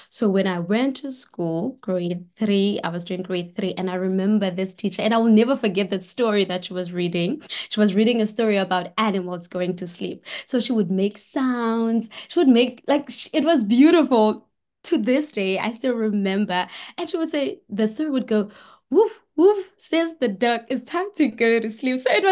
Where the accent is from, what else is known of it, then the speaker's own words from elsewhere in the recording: South Africa; Well, I'm from South Africa and I was born and raised in South Africa. I am currently working as an editorial assistant for a publishing company, and I am 29 years old, turning 30 very soon.